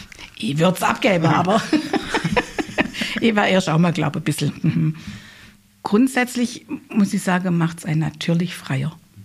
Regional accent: Heilbronn, Baden-Württemberg, Germany; born there; Ja, ich bin in Heilbronn geboren.

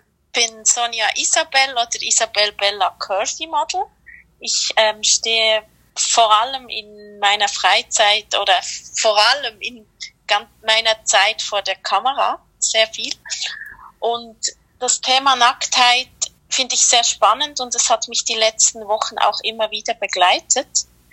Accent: Switzerland; also ich komme aus der Schweiz

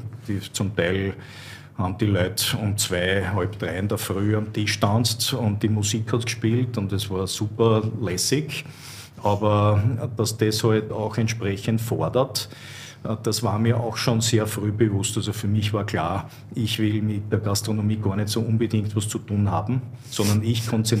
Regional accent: Vienna, Austria; ich als Wiener

